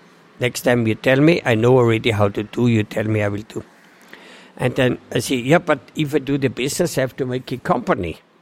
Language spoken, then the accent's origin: English; Austria; English is a second language; And I'm from Austria, and I thought, what we say in Austria if somebody die, you know?